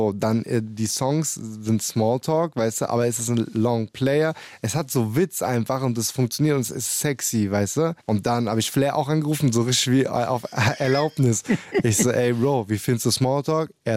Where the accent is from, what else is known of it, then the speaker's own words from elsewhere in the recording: Leonberg, Baden-Württemberg, Germany; In Leonberg, wo ich her bin.